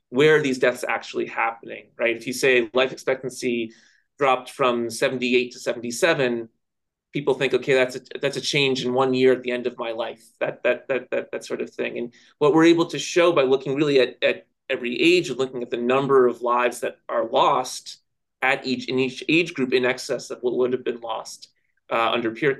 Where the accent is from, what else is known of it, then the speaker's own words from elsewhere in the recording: United States; And that was a tough one to swallow as an American looking at those data.